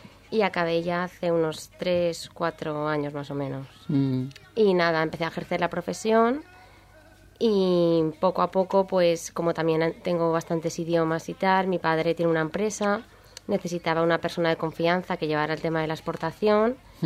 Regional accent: Yátova, Valencian Community, Spain; yo vengo de una falla de Yátova, que es un pueblecito que está cerca de Valencia, y fui fallera de ahí toda la vida.

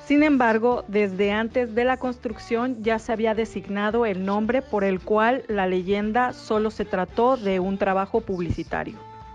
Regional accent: Mexico; más elegantes de la Ciudad de México. Y se trata del edificio de la primera tienda departamental en mi país, inspirada en Le Bon Marché de París.

